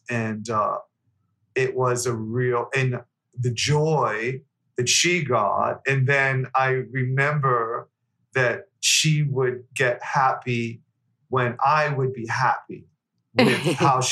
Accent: Swissvale, Pennsylvania, United States; Okay, I grew up in a little town called Swissvale, and it's outside of Pittsburgh, Pennsylvania. It's a little steel mill town.

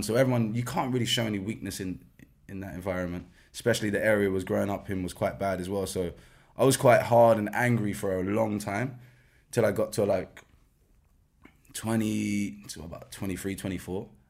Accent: London, United Kingdom; because I'm from West London.

